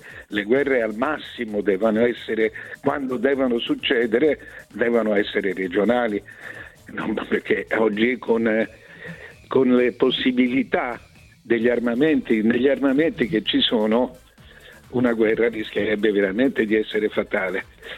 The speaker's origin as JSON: {"language": "Italian", "town": "Florence", "region": "Tuscany", "country": "Italy", "said": "sono fiorentino, quindi sono nato con questa stima"}